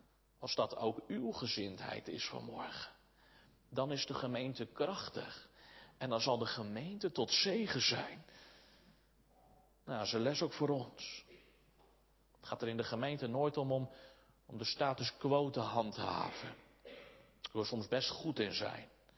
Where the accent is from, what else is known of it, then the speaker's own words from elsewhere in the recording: Soest, Utrecht, Netherlands; Zoals Soest, waar ik vandaan kom.